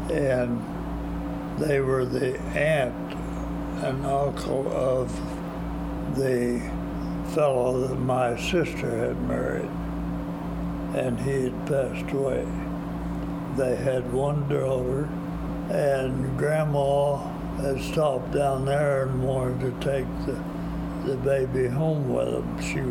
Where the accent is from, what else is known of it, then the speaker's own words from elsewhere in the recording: Tulsa, Oklahoma, United States; born there; now in Knoxville, United States; I was born in Oklahoma, right outside of Tulsa.